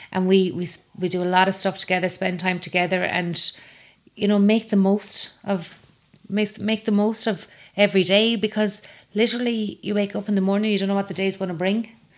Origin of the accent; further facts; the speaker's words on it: Galway, Connacht, Ireland; all my years growing up in Galway and out and about and around the place